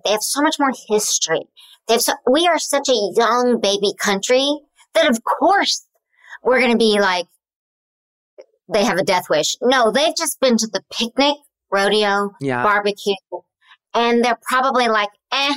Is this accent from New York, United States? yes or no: no; Oklahoma, United States; And it was ironically from Oklahoma, and you know I'm from Oklahoma.